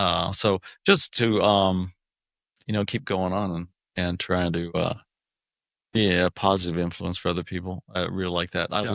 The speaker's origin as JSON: {"language": "English", "town": "Omaha", "region": "Nebraska", "country": "United States", "said": "I'm from Omaha."}